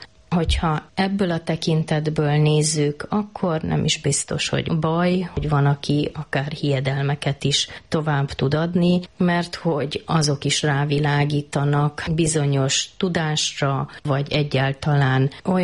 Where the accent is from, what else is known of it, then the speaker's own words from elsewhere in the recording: Brașov, Brașov County, Romania; hiszen Brassóban nőttem fel, de már 8-os voltam, amikor kiköltöztünk Bácsfaluba, és ott lett ő parókus lelkész.